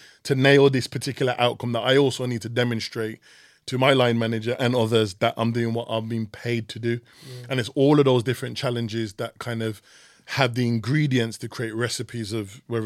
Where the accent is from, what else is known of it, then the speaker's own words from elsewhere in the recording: Birmingham, West Midlands, United Kingdom; I'm young, I'm black, but I'm from Birmingham.